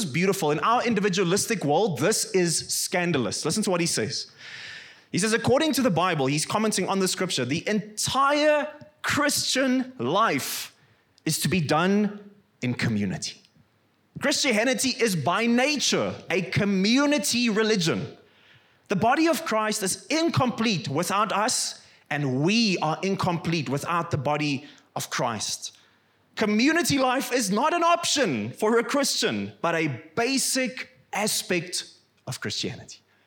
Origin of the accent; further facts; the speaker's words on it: Free State, South Africa; And I don't know if you know, I come from the Free State.